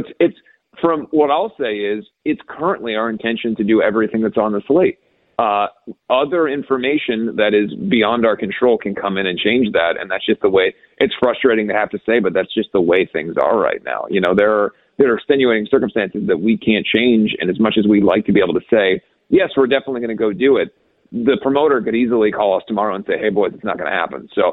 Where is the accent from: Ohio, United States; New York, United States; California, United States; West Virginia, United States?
Ohio, United States; it's just stories from the first 30 years of my life, growing up in Ohio, trying to become a rock star, life on the road